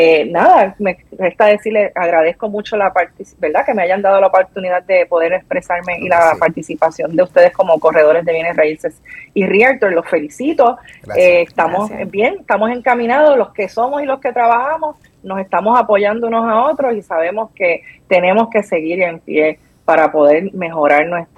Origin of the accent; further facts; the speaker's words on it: Puerto Rico; a nosotros como puertorriqueños, nos van a desplazar